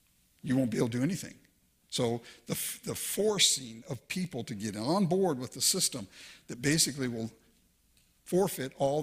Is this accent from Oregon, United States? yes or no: no; Inglewood, California, United States; I grew up with that. I grew up in Inglewood, California, man. I went to a racially charged environment every single day of my life growing up.